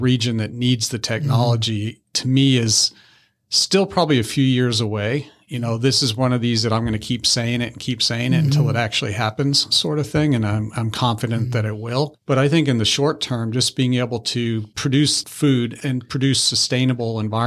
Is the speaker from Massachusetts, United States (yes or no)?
yes; Massachusetts, United States; moved away as an adult; now in Charleston, United States; And I grew up in Massachusetts.